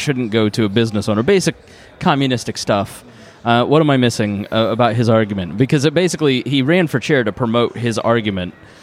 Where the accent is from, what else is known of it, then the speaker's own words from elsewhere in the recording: Indiana, United States; Listen, I'm from Indiana.